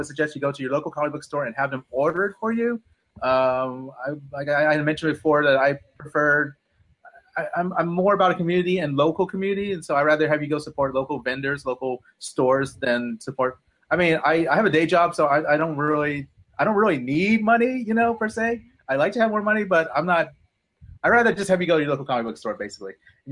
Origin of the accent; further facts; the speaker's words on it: Texas, United States; I'm from Texas.